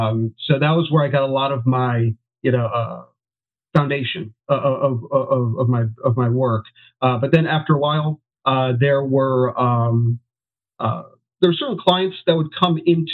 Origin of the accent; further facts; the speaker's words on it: Northeast, United States; also born or lived in Southern Pennsylvania; now in Tampa, United States; I was from the Northeast most of my life and, got tired of the cold weather.